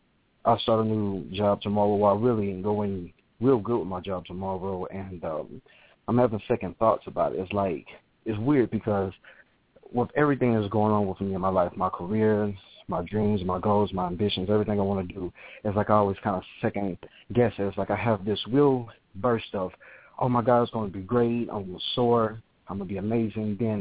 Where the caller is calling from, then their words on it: Nashville, Tennessee, United States; I'm actually calling from Nashville, Tennessee.